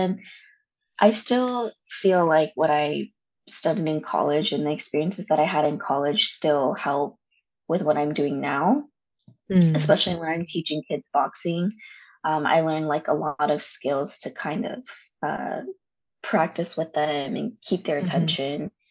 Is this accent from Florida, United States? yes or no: no; San Diego, California, United States; So I grew up in San Diego.